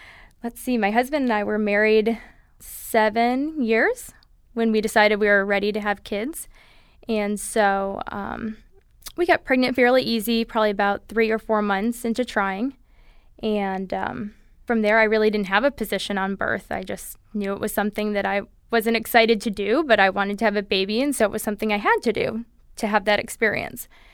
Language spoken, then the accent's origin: English; Holland, Michigan, United States; now in California, United States; I grew up in Michigan, in Holland, Michigan, on the west side of the state, and we moved out to California about 7 years ago.